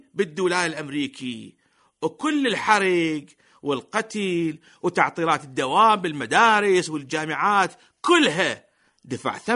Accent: Iraq; وبالمقابل عندنا بالعراق مشاريع

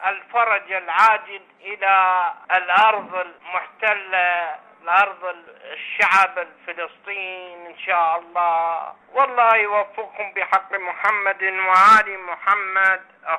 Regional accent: Najaf, Najaf Governorate, Iraq; عملية نفتخر بها نحن كشعب عراقي

